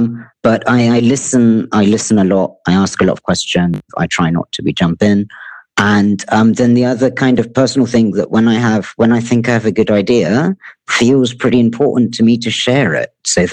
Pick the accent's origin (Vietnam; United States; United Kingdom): United Kingdom; I'm British